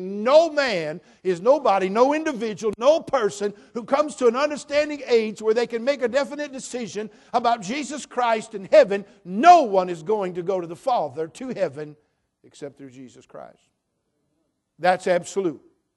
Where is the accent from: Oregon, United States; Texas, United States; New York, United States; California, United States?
California, United States; the way I was raised as a California kid here and born and raised in California and educated in the systems of our so-called educational institutions here in our beloved state